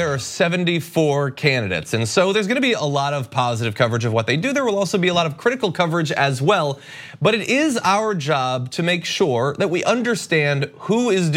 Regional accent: United States; This is far more horrendous than the worst nightmares I ever had growing up in America.

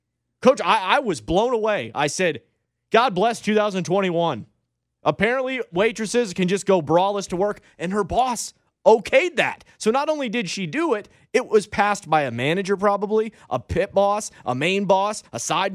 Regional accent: Cleveland, Ohio, United States; I'm from Cleveland.

